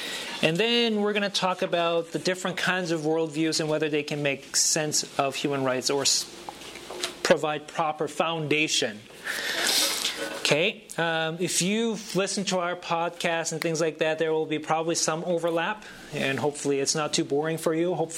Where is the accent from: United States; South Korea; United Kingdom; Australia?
South Korea; English is a second language; But I'm from the East. I'm from Korea specifically, South Korea. South of the South, Southeast, where we have our own drawl, apparently. So when I talk in Korean, I apparently sound really hick.